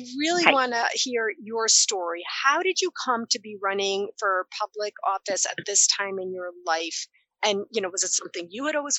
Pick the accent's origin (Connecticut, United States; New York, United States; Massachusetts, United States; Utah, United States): Massachusetts, United States; Newton; I grew up in Newton Center, Massachusetts. So my first 10 years.